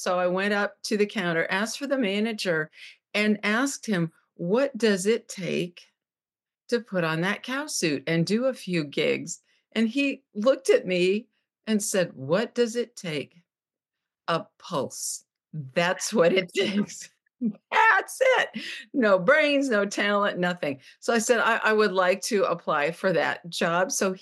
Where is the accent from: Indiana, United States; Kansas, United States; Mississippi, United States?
Indiana, United States; Bluffton; It was at the street fair in my hometown of Bluffton, Indiana.